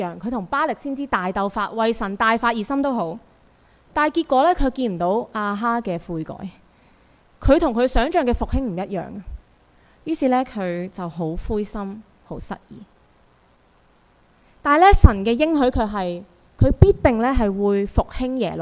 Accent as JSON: {"language": "Chinese", "country": "Hong Kong", "said": "其实作为香港人，我们是生活在一个非常讲求能力实力的社会里面"}